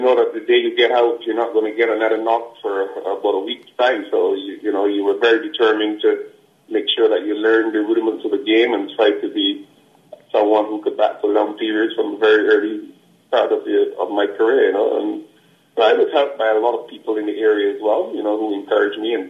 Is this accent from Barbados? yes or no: yes; Barbados; Well, living in Barbados and from the area in which I was born in Holderson in Barbados